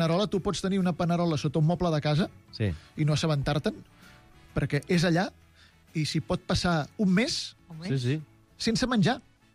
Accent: Barcelona, Catalonia, Spain; Jo sóc barceloní de tota la vida.

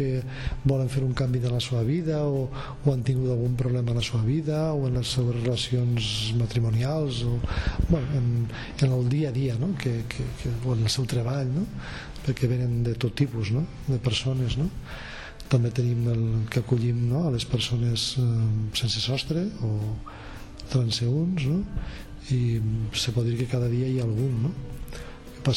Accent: Vila-real, Valencian Community, Spain; Allà on jo soc de Vila-real, tot el País Valencià no hi ha cap monestir.

